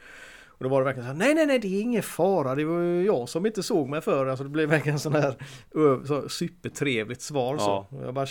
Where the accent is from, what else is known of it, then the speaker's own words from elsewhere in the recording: Gothenburg, Västra Götaland County, Sweden; Så där, nej, du är från Göteborg va? Så här, kände igen på min dialekt då liksom.